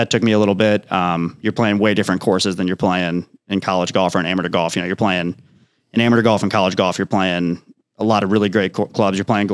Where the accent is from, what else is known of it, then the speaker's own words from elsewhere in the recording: Dublin, Ohio, United States; So I grew up in Columbus, Ohio, near Columbus, Dublin. If you've seen the memorial, pretty close to Muirfield Village. Grew up there.